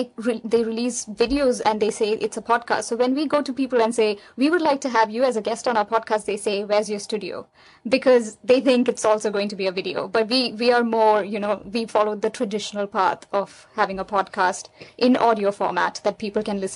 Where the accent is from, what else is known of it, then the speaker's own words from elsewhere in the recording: India; So I was born and raised in India.